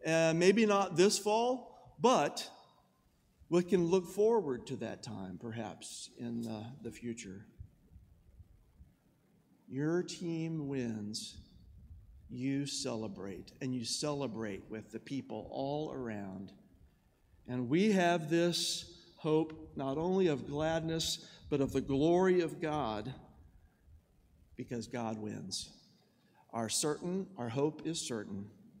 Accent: Oklahoma, United States; I was raised in Oklahoma, and we had a football team out there, and we won the national championship when I finished college

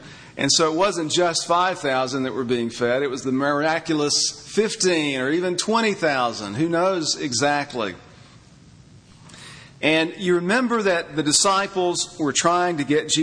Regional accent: Memphis, Tennessee, United States; We are from Memphis, Tennessee, and perhaps most of you have heard of Federal Express Corporation.

